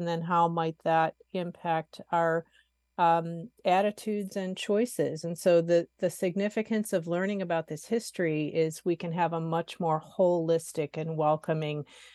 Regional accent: United States; growing up in the United States, going through the school systems here

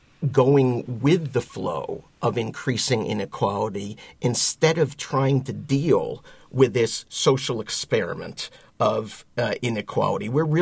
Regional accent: Washington area, United States; I come from the Washington area.

